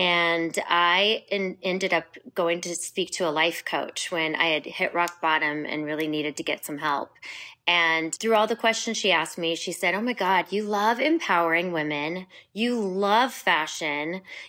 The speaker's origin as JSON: {"language": "English", "region": "Alaska", "country": "United States", "tie": "born or raised there", "said": "I grew up in Alaska in a little tiny town in the middle of nowhere."}